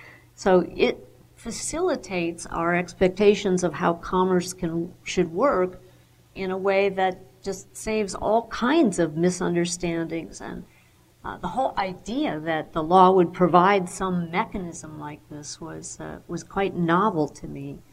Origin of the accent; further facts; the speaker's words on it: Illinois, United States; And I grew up in Northern Illinois, so I'd never spent any time in either.